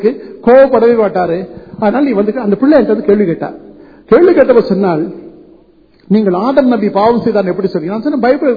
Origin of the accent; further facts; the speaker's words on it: India; நான் இந்தியாவை சேர்ந்தவன்